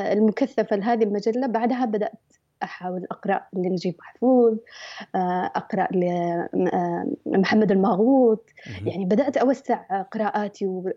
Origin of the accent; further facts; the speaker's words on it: Sanaa, Amanat Al Asimah, Yemen; تربينا في صنعاء في اليمن، يعني نعتبر من طبقة مش حتى وسطى، وإنما يعني أقل من الطبقة الوسطى، بس مع الوقت يعني بسبب الشغل والدراسة والتعب يعني أعتبر نفسي اليوم من الطبقة الوسطى في اليمن.